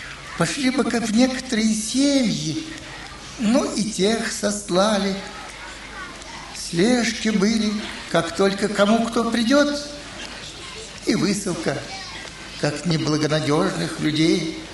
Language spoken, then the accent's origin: Russian; Saint Petersburg, Russia; Я жил тогда, мое детство прошло в Ленинграде.